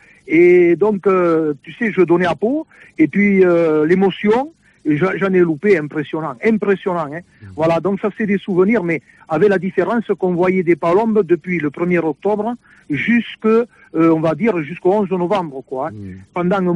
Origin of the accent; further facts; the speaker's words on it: Nouvelle-Aquitaine, France; ou même chez nous, dans le Béarn.